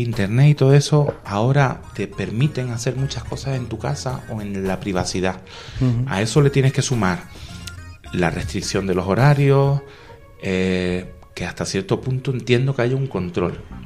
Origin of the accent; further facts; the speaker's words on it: Canary Islands, Spain; now in Granada, Spain; Yo me considero granadino ya y me moriré siendo canario y granadino, y con mucho orgullo.